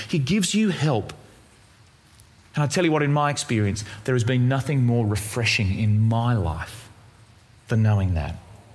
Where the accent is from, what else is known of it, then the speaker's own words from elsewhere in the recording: Tasmania, Australia; I'm from Tasmania.